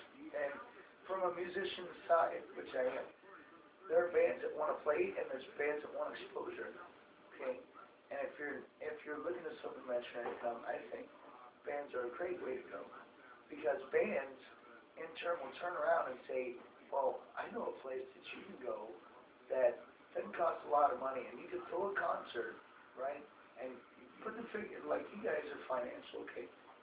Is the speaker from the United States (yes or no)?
yes; United States; I'm from the States, right? I have the Western mentality.